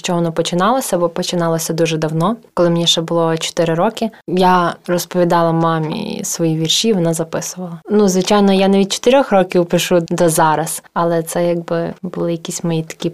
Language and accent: Ukrainian; Velyka Kamianka, Ivano-Frankivsk Oblast, Ukraine; born there; Я народилася в селі Велика Кам'янка Коломийського району нашої області.